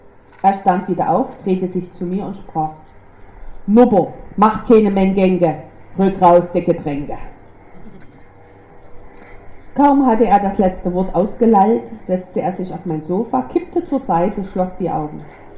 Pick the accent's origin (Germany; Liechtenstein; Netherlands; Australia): Germany; Saxony; accent: Saxon; Also ich rede Hochdeutsch-Sächsisch, aber ich kann auch Richtsächsisch.